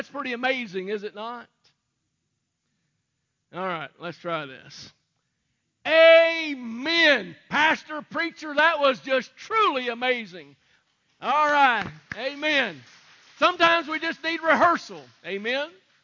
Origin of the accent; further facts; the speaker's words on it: Kulin, Missouri, United States; I'm from Kulin, Missouri.